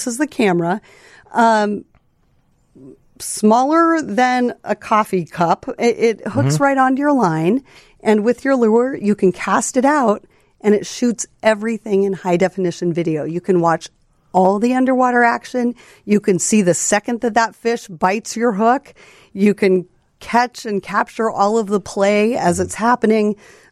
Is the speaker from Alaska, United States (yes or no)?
yes; Alaska, United States; I'm from Alaska and a big fishing family.